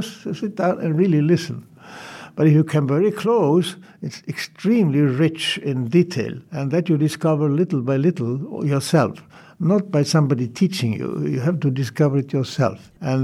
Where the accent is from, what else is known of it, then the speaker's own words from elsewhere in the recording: Sweden; English is a second language; in my home country in Sweden.